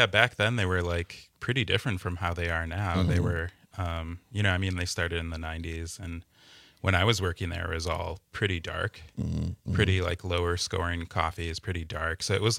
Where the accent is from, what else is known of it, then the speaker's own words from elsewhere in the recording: Milwaukee, Wisconsin, United States; now in Madison, United States; I'm from Milwaukee originally.